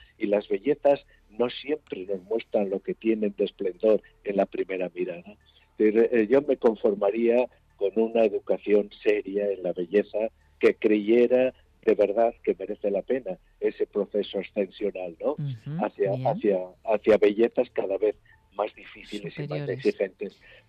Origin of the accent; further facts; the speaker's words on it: Navarre, Spain; yo como soy un navarro y siempre ejerzo de tal